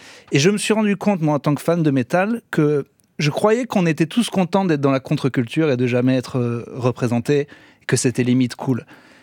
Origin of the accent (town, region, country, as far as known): France